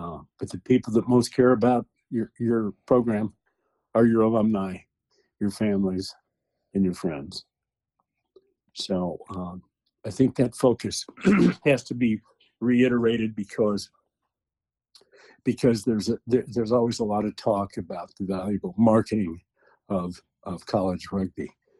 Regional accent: Wyoming, United States; Well, interesting history. I grew up in Wyoming.

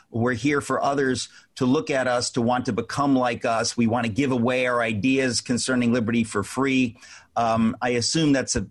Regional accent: Danbury, Connecticut, United States; also born or lived in Queens, United States; I'm from Danbury, Connecticut. I was born in Queens, but moved to Danbury.

